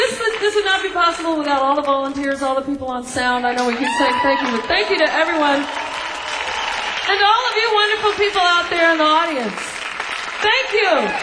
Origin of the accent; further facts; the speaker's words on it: Japan; don't forget I was raised in Japan